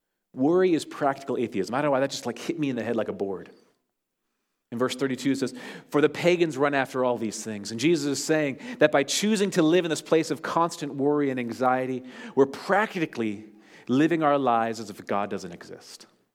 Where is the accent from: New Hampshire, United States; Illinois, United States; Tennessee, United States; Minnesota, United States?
Minnesota, United States; Duluth; I grew up in Duluth.